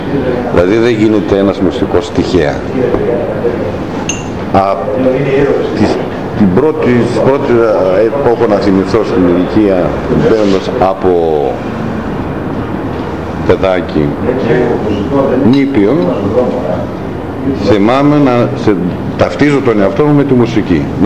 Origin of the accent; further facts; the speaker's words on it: Kormista, Central Macedonia, Greece; Κατάγομαι από την Κορμίστα.